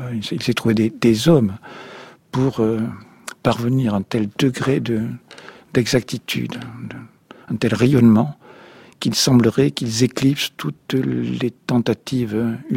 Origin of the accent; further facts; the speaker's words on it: France; Je suis français